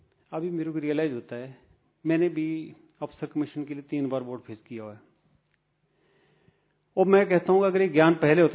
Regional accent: Himachal Pradesh, India; हिमाचल से बिलोंग करता हूं मैं।

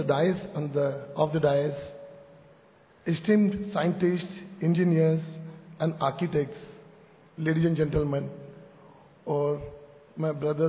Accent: Belgaum, Karnataka, India; मैं बड़ौदा से नहीं, मैं बेलगाम से हूँ, कर्नाटक का।

